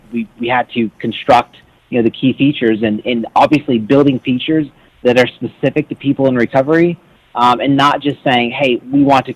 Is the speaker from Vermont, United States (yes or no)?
yes; Vermont, United States; I see that in my hometown in Vermont. It's a small town, and you know, the town I grew up in is not the same town today.